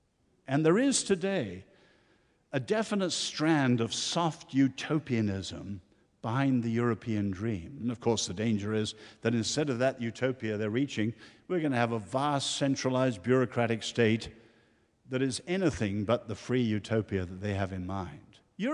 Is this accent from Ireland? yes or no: yes; Ireland; I'm an Irishman.